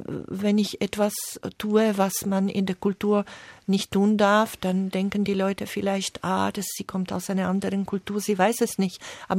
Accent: Slovakia; now in Vienna, Austria; Dann komme ich aus der Slowakei, aus dieser Homogenität, komme ich nach Wien und da kommen mir ein paar Türken entgegen und da atme ich tief heimisch in der Fremde.

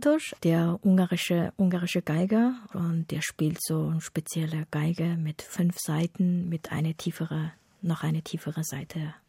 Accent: Ordos, Inner Mongolia, China; ich bin geboren und aufgewachsen in der Urdus-Steppe und das ist einfach bekannt als Meer der Lieder.

